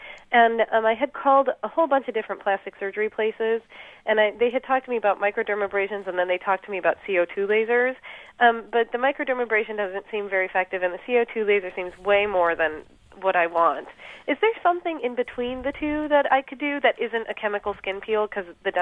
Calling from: Urbana, Illinois, United States; I'm calling from Urbana.

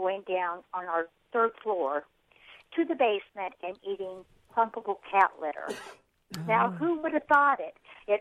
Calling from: Tolono, Illinois, United States; I'm from Tolono, and I'm calling about dog's health.

